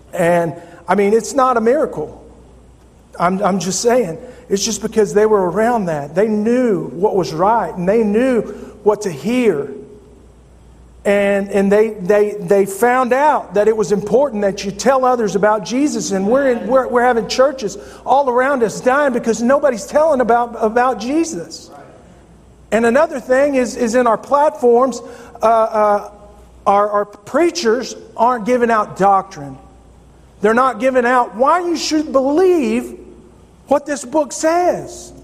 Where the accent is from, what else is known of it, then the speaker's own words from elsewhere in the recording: Fort Worth, Texas, United States; I grew up in Fort Worth, born and raised, proud to be a Texan, proud to be a Texan.